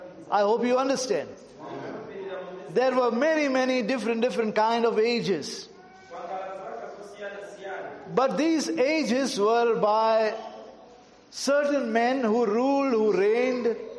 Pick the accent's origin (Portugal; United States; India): India; English is a second language; I come from India, and India is a land where there is full of all kind of rituals